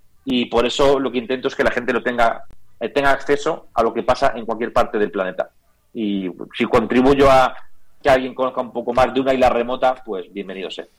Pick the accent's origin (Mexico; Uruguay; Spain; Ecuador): Spain; Por eso yo soy español y apenas publico literatura española, porque lo que pasa aquí ya lo sé.